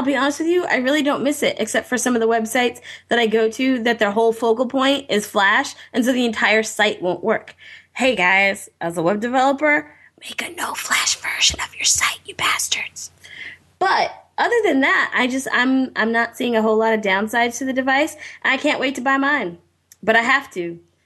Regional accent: Boston, Massachusetts, United States; accent: Bostonian; I may do a video episode and actually let my Bostonian accent out.

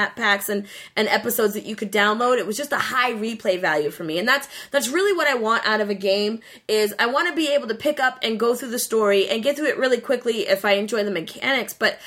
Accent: Boston, Massachusetts, United States; It's not even about it being in Boston, although, you know, I got to represent Boston. For my hometown.

